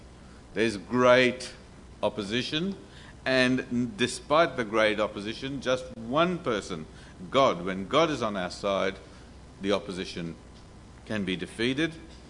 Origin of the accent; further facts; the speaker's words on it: India; And if you're getting upset, I'm Indian, folks, so take it easy.